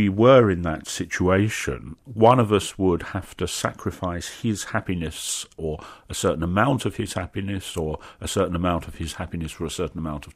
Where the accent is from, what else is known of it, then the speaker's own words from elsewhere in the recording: England, United Kingdom; what I call football because I'm English, soccer